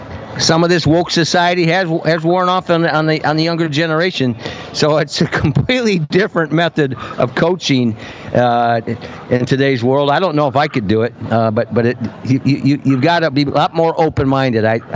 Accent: Midwest, United States; I'm from Midwest, obviously.

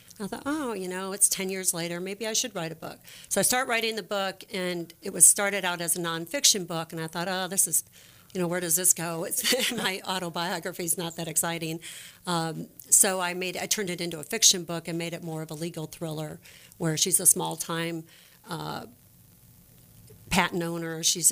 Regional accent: Chicago, Illinois, United States; born there; I wasn't born in Texas. I was born in Chicago, but I lived there for 30 years.

